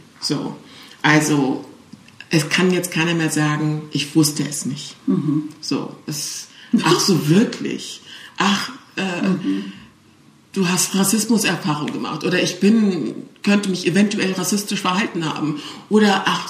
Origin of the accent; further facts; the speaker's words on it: Cologne, North Rhine-Westphalia, Germany; ich bin in Köln-Weiden geboren, aufgewachsen. Und damals in den 80ern waren wir die einzige schwarze Familie